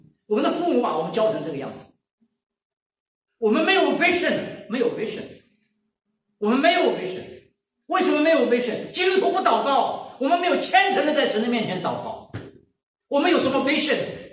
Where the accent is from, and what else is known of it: China